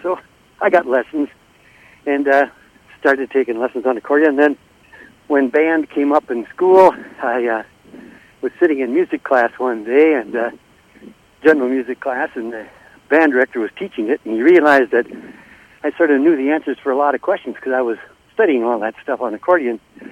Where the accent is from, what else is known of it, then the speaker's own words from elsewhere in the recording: Newport, Minnesota, United States; born there; I was born in Newport, Minnesota, which is a little town just on Highway 61, just south of St. Paul